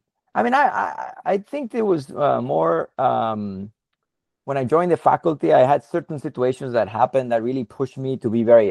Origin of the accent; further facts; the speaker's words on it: Sonora, Mexico; English is a second language; moved away as an adult; now in United States; I grew up in the north part of Mexico. I grew up in Sonora, close to Arizona, right? So, I've always had contact with the U.S., and I always liked the idea of trying to study here.